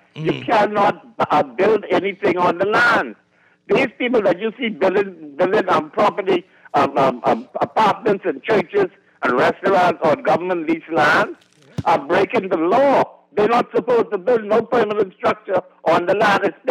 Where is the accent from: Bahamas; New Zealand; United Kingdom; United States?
Bahamas; New Providence; born there; I was born in New Providence.